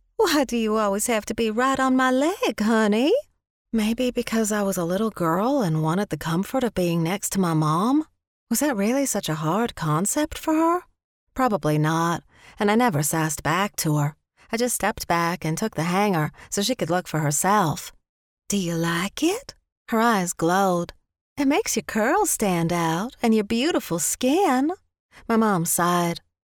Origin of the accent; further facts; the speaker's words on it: Perrysburg, Kentucky, United States; I had no idea if people who had lived in my hometown of Perrysburg, Kentucky, were around or even still alive.